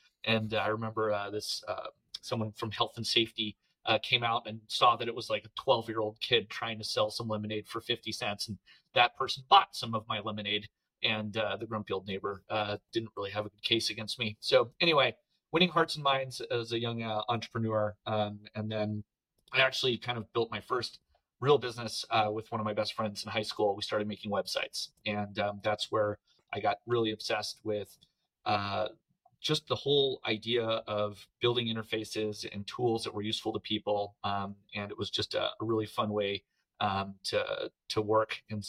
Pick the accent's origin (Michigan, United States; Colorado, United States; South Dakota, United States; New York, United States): Colorado, United States; I grew up in Colorado, my mother is French, and my father lived in South America. And so I got kind of an international, upbringing